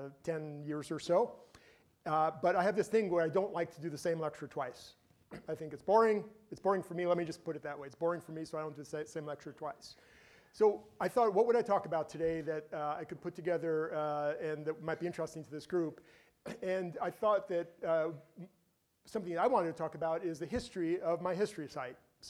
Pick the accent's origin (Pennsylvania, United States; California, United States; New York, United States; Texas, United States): New York, United States; now in Hood River, United States; I came from New York. What do I know about Hood River history?